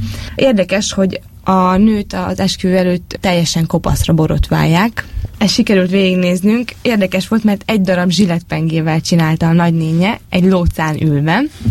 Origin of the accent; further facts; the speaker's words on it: Borsod-Abaúj-Zemplén, Hungary; például az én vidékem, ahonnan én származom, Borsod megye, ott van mondjuk Prügy, az egy kis falu